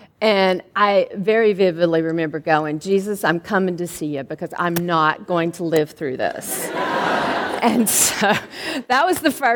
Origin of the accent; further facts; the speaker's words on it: Alabama, United States; actually anywhere except for the state of Alabama, because I grew up in Alabama.